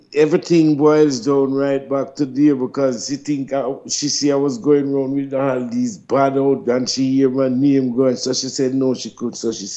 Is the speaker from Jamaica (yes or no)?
yes; Jamaica; I'm a Jamaican.